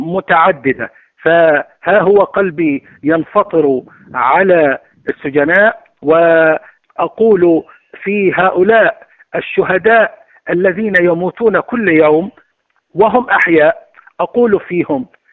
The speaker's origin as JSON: {"language": "Arabic", "town": "Bashit", "country": "Palestine", "lives_now": "Khan Yunis, Palestine", "said": "من مواليد 1950، لاجئ فلسطيني من قرية بشيت قضاء الرملة، أسكن خان يونس أم العزيزة علي."}